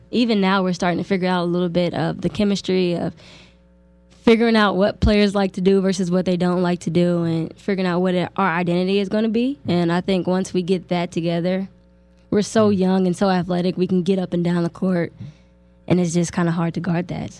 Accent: Texas, United States; now in Las Vegas, United States; I'm from Texas. Everywhere I've been has just been flat.

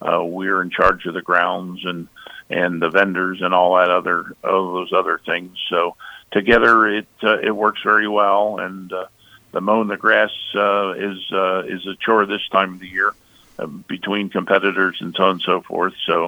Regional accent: Pennsylvania, United States; Well, I'm from Pennsylvania. I've been in the shooting world for over 50 years. I was in charge of a big sportsman's club in the Hershey area for 32 years.

